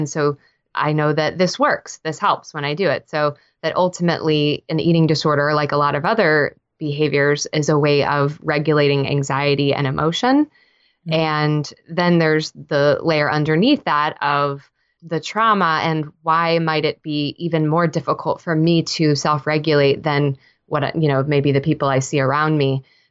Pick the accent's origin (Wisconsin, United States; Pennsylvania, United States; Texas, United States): Texas, United States; now in Nashville, United States; So I moved to Nashville 5 years ago. I'm a Texan born and raised.